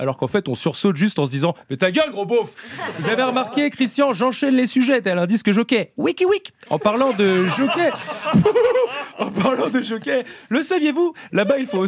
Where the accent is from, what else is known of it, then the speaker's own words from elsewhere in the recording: Paris, Île-de-France, France; born there; Je suis né à Paris, mais je me sens plus guérétois que dubaïote.